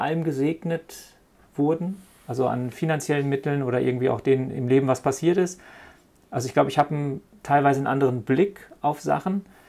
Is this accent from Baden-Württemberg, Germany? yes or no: no; North Rhine-Westphalia, Germany; also born or lived in Darmstadt; bin in Darmstadt, ich komme eigentlich aus dem Ruhrgebiet, bin in Darmstadt gelandet